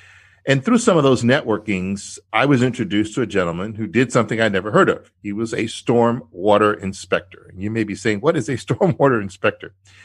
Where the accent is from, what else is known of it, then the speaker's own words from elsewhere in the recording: New York, United States; now in Houston, United States; I moved to Houston, Texas, after living on the East Coast and growing up in New York in the mid-80s, right after Challenger, actually.